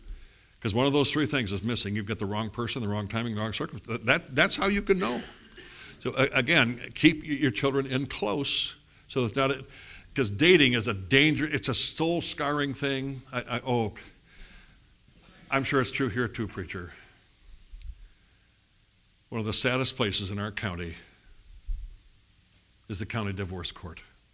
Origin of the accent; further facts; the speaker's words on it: South Dakota, United States; I was raised in South Dakota on a farm.